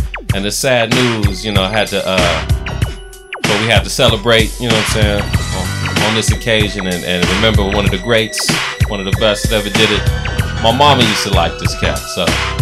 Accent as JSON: {"language": "English", "region": "Midwest", "country": "United States", "said": "And I'm from the Midwest"}